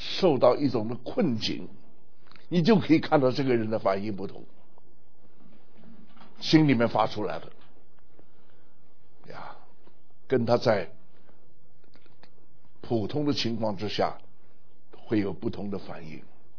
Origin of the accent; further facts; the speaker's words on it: United States; Chinese is a second language; 我是美国人，他是中国人啊，喝的东西不太一样